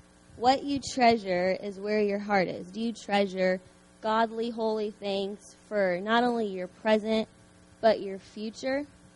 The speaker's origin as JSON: {"language": "English", "region": "Indiana", "country": "United States", "said": "A little bit about myself. I'm from Indiana"}